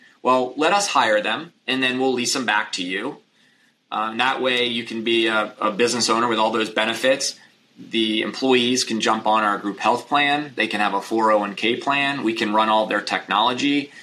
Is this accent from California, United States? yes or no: no; Philadelphia, Pennsylvania, United States; It was very unique because I grew up in Philadelphia.